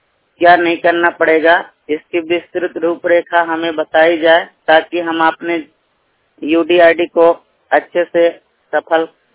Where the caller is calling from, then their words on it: Devgarh, Madhya Pradesh, India; और मैं सीधी जिले से बात कर रहा हूँ। मेरे गांव का नाम है देवगढ़